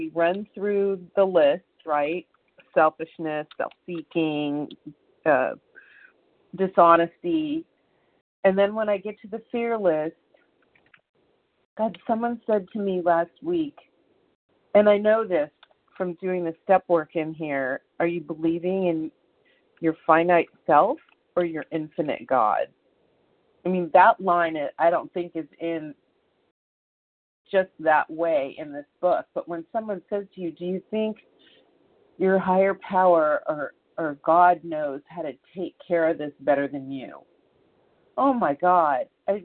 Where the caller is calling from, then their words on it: California, United States; I'm calling from California.